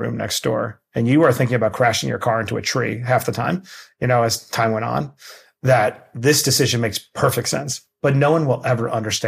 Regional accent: New York City, New York, United States; I grew up in Queens, New York, very poor, living on government cheese and taking care of my mother

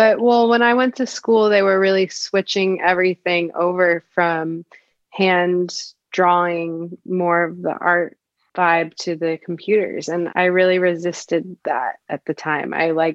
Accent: Connecticut, United States; I am from Connecticut.

